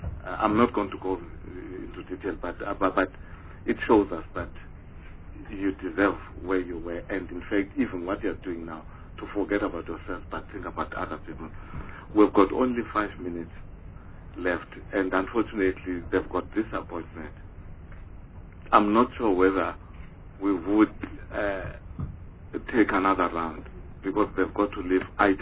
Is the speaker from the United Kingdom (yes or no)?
no; Eastern Cape, South Africa; You know, the Western culture and the traditional, I'm coming from Eastern Cape.